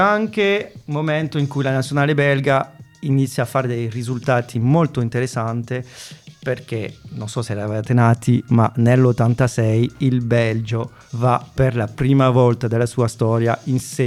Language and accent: Italian; France; Italian is a second language; Sono francese, quindi il calcio belga magari sono un po' più vicino.